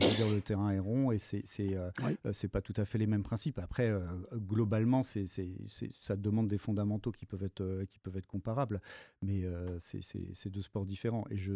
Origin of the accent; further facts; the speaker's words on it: Paris, Île-de-France, France; Là, je parle simplement en tant que Parisien.